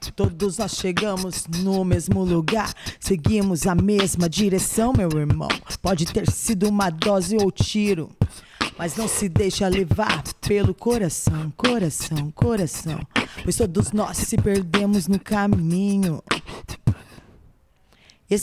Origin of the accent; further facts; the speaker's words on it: Foz do Iguaçu, Paraná, Brazil; Eu sou nascida de, sou natural de Foz do Iguaçu, Paraná.